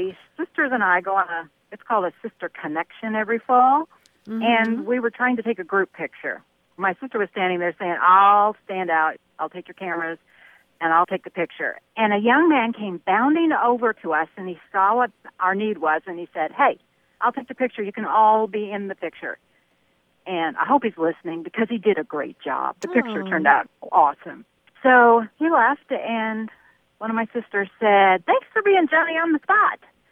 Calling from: Indianapolis, Indiana, United States; I'm calling from Indianapolis.

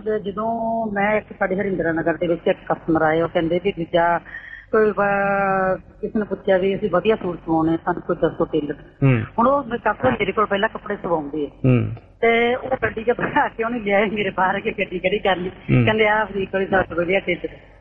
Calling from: Faridkot, Punjab, India; ਮੈਂ ਕਿਹਾ ਵੀ ਮੈਂ ਫਰੀਦਕੋਟ ਤੋਂ

